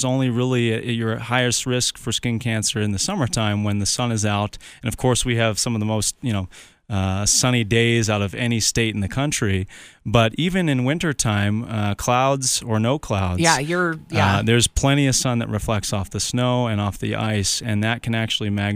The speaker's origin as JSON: {"language": "English", "region": "Pennsylvania", "country": "United States", "said": "You know, I'm from Western Pennsylvania, and, you know, there's plenty of skin cancer"}